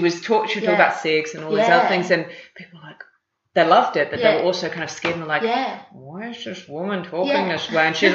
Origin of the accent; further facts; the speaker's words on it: Bondi, New South Wales, Australia; And, like, growing up in Bondi, what's a character?